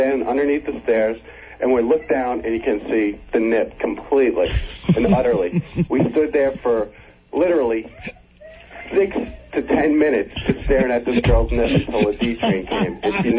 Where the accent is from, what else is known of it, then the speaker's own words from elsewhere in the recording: Yonkers, New York, United States; I grew up in Yonkers, taking the subway down the city, and we're in sixth grade